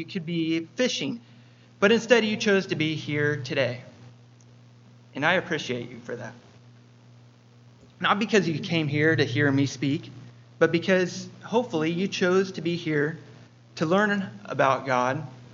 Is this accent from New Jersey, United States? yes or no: no; Iowa, United States; And since we're from Iowa, you could also replace squirrels with deer.